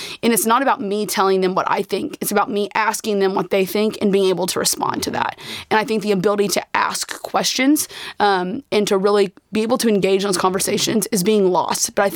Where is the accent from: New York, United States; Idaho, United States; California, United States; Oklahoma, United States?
Oklahoma, United States; Tulsa; I'm originally from Tulsa, Oklahoma, was raised in a huge Catholic family, attended Catholic grade school, Catholic high school.